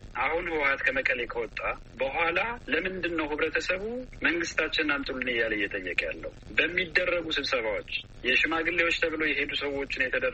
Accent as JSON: {"language": "Amharic", "region": "Tigray", "country": "Ethiopia", "said": "ከመጀመሪያው እኔ እንደ ትግራዋይ ኢትዮጵያ ውስጥ ያለ ችግር ለዘመናት የነበረው ቁርሾ ኢትዮጵያ ብዝሃነትን ማስተናገድ ስለተሳናት ነው የሚል እምነት ነው ያለኝ።"}